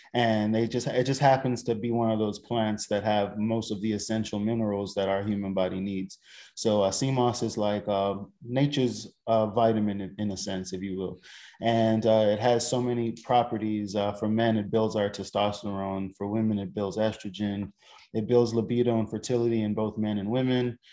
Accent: Bahamas; I was born and raised in the Bahamas

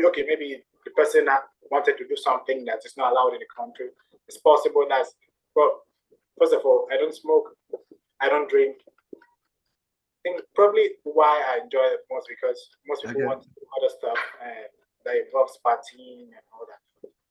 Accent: Cameroon; So I said, oh, I'm from Cameroon.

